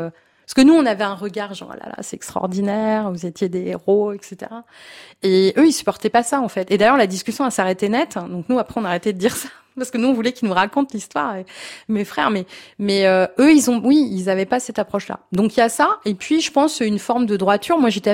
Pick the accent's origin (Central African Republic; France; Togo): France; Moulins, Auvergne-Rhône-Alpes; j'ai grandi dans le Bourbonnais, j'ai grandi à Moulins-sur-Allier